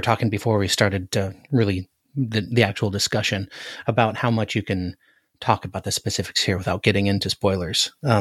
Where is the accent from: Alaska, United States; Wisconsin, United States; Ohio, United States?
Alaska, United States; You know, I'm from Alaska. We didn't have snakes in Alaska.